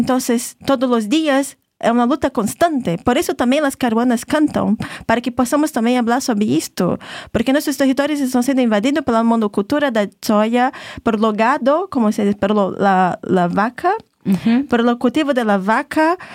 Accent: Pará, Brazil; de donde vengo hay dos grandes ríos, el río Tapajós, que justo da nombre a mi pueblo, y el río Amazonas

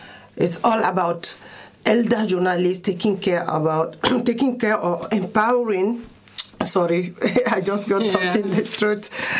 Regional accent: Togo; English is a second language; I am from Togo naturally.

